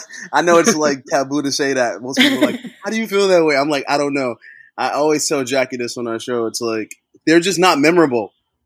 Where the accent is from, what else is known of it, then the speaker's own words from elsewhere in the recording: New York, United States; Like, you know, I'm from New York, so, like, you know, everyone kind of has a guy for something, like DVDs, movies, whatever.